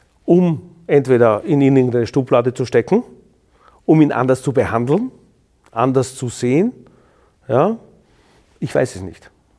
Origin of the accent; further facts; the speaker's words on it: Vienna, Austria; ich wurde aber sehr schnell integriert als Wiener.